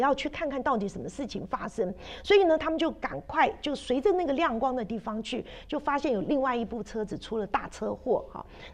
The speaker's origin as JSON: {"language": "Chinese", "country": "China", "said": "我们中国人常常讲，哈，喝西北风啊"}